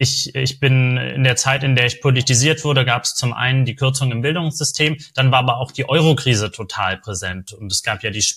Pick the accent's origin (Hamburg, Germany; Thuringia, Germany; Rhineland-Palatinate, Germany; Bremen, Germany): Bremen, Germany; wenn ich in meiner Heimatstadt Bremen ein Projekt gegen Antirassismus organisieren wollte